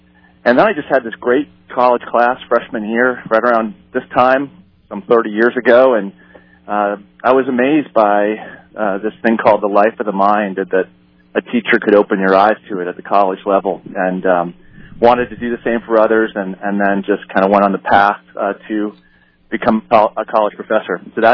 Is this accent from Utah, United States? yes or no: no; New Hampshire, United States; And there I was raised Roman Catholic in New Hampshire, as many people.